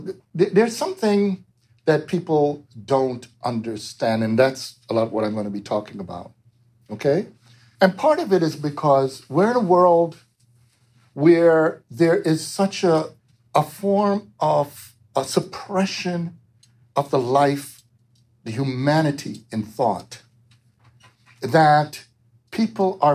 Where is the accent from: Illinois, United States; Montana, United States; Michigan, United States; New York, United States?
New York, United States; also born or lived in Jamaica; As I said, I was born in Jamaica. I grew up in New York.